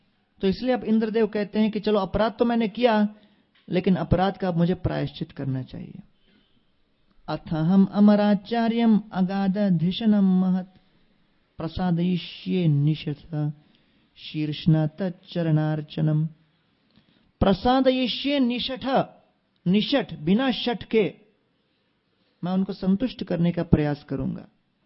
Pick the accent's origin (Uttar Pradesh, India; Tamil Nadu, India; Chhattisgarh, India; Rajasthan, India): Tamil Nadu, India; तो मैंने कहा मैं तमिल हूं यार